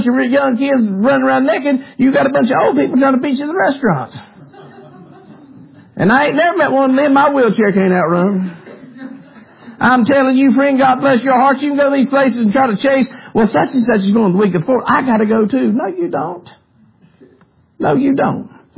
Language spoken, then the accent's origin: English; Bronx, New York, United States; And they always from up north, too, by the way. We're from the Bronx.